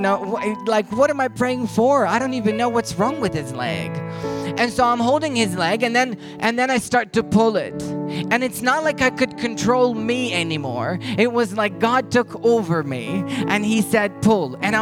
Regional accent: Ukraine; English is a second language; I'm from Ukraine. You know, I probably should have had some accent to it. But I think I'm good.

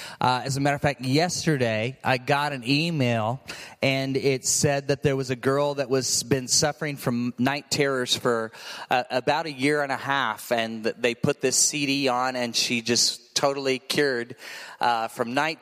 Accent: Vacaville, California, United States; I come from Vacaville, California, and I partner in the leadership of the Mission Church there in Vacaville

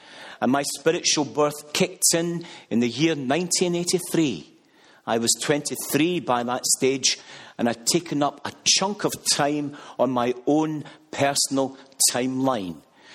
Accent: Glasgow, Scotland, United Kingdom; born there; I was born in 1959 in Glasgow, Scotland.

